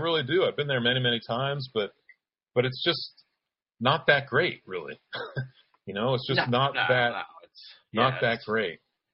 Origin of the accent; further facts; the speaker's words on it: Williamstown, Massachusetts, United States; now in Los Angeles, United States; Yeah, no, I'm from the Berkshires. And, I just grew up a Boston sports fan